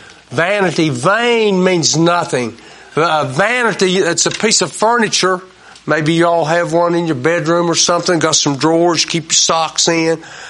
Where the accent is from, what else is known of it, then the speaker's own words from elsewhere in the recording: United States; I'm as good American as anybody.